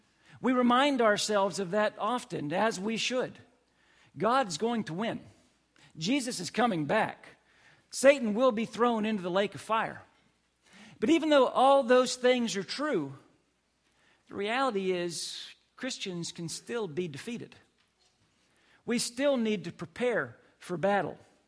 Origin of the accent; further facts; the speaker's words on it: the North, United States; Now, you'll remember that I'm actually from the North.